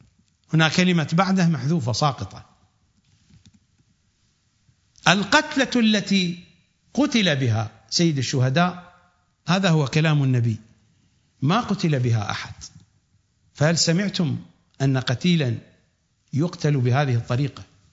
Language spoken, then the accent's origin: Arabic; Iraq; وحتى عندنا في العراق في بعض المناطق